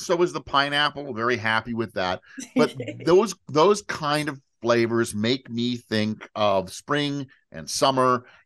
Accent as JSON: {"language": "English", "country": "Canada", "said": "I'm Canadian"}